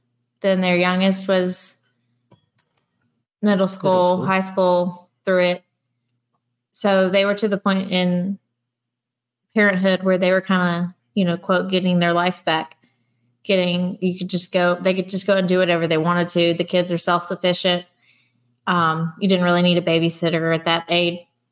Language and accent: English; Alabama, United States; I grew up in Alabama. It's SEC football all the time.